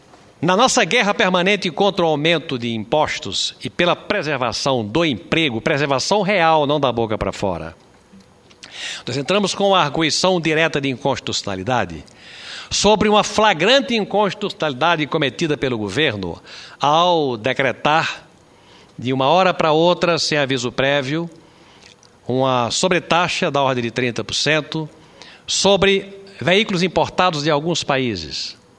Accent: Brazil; eu me preocupo como brasileiro muito com o futuro do nosso país.

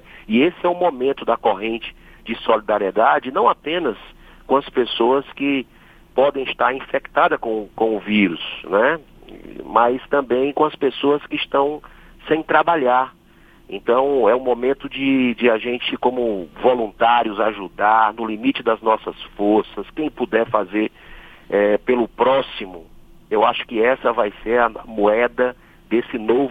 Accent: Ceará, Brazil; especialmente que estão na minha terra abençoada, querida, que é o Ceará.

